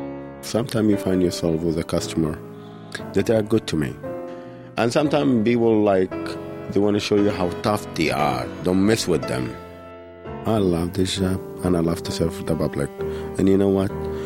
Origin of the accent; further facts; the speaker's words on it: Egypt; now in United States; I'm Egyptian American and African.